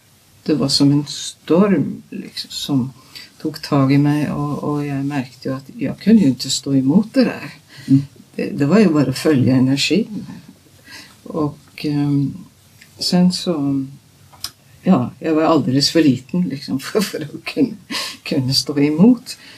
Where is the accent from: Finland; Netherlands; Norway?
Norway; Swedish is a second language; Lite paradoxalt naturligtvis eftersom jag är norsk